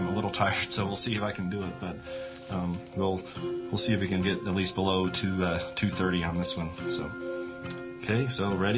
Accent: Fort Collins, Colorado, United States; I'm from Fort Collins, Colorado.

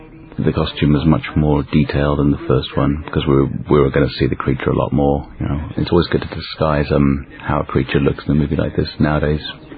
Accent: Jamaica; also born or lived in London, England; they certainly had been in London, which is where I'm from. In fact, I was born and brought up in Jamaica.

